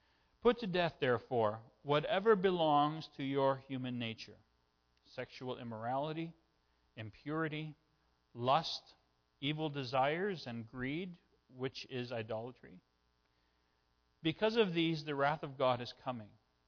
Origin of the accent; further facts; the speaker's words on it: Brampton, Ontario, Canada; born there; you would discover, did you know this, that I was born in Brampton, Ontario?